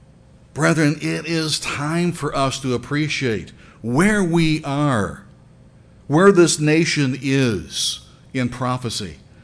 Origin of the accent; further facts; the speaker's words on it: Detroit, Michigan, United States; When I graduated from Ambassador, I went back home to my hometown of Detroit, Michigan, and I was a member of the Detroit East Church back in the Worldwide Church of God days.